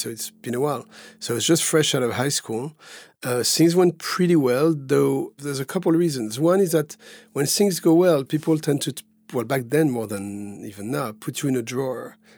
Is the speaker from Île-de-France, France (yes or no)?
yes; Paris, Île-de-France, France; now in New York, United States; the times I was growing up in Paris